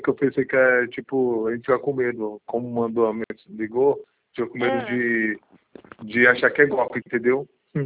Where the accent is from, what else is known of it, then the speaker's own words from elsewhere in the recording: Guarujá, São Paulo, Brazil; Sou daqui do Guarujá.